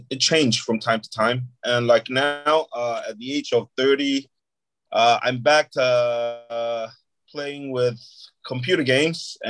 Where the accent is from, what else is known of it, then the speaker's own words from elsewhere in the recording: Singapore; growing up in Singapore, I miss it, man. It's simple. It's a very green country. And yeah, it's beautiful. I haven't been home for about, I think, nearly 2 years now.